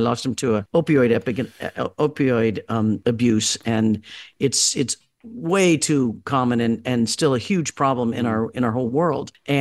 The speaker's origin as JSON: {"language": "English", "region": "Kansas", "country": "United States", "tie": "born or raised there", "said": "And I grew up in Kansas in the Midwest, and we had like one radio station, and it played everything."}